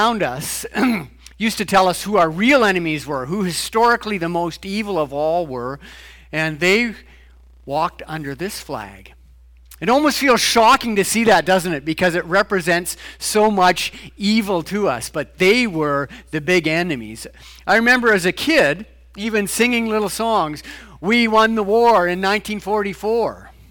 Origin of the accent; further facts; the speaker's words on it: Edmonton, Alberta, Canada; I grew up in Edmonton, and so our diversity was, are you Ukrainian or not?